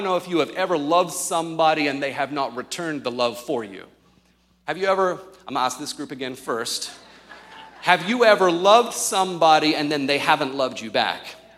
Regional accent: Australia; I grew up in Australia, but I was living overseas at the time

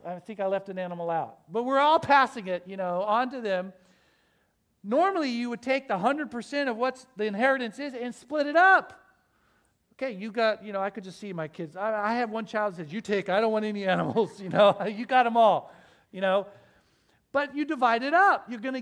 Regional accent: Oklahoma, United States; I remember reckon growing up in the Midwest in Oklahoma.

